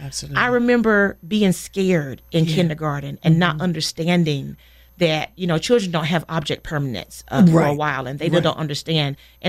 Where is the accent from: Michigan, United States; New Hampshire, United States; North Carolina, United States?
North Carolina, United States; St. Pauls; I grew up in St. Paul's, mm-hmm. North Carolina, very small town.